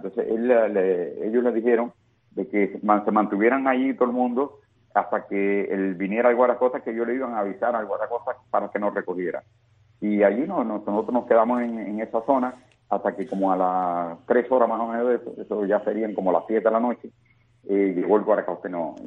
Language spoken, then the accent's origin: Spanish; Cuba; moved away; así nos fuimos de Cuba.